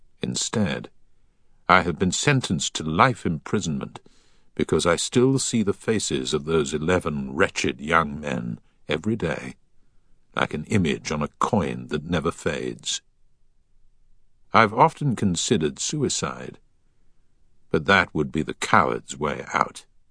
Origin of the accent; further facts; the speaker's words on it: Wells, South West England, United Kingdom; I changed my name, avoided my hometown of Wells in Somerset, and set off for Bristol.